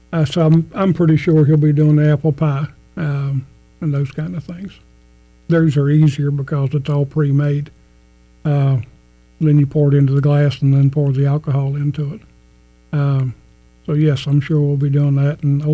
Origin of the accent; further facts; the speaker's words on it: the South, United States; Yes, I grew up in the South. What they call the South.